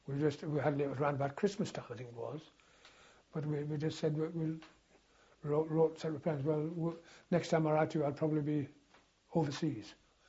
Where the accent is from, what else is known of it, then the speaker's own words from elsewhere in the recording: Southampton, South East England, United Kingdom; Because we came from Southampton.